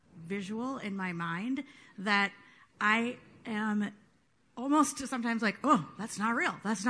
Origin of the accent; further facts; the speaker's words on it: Minnesota, United States; I'm from Minnesota.